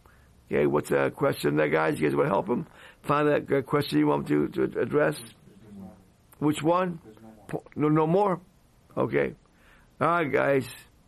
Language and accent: English; Iran; now in United States; I came from Iran, where we had no freedoms there, to land of the free, home of the brave.